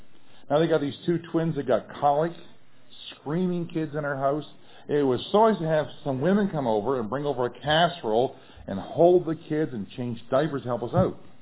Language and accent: English; Nova Scotia, Canada; Now, I'm a kind of a backwoods, rough and tumble-like Nova Scotian, lumberjack person, fisherman and so on